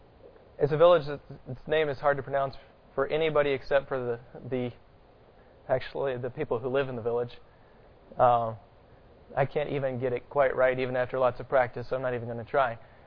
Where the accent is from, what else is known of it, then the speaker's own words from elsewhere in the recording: the South, United States; as a Southerner, growing up and hearing Southern English, it's a lot closer to what we speak than proper English anyway.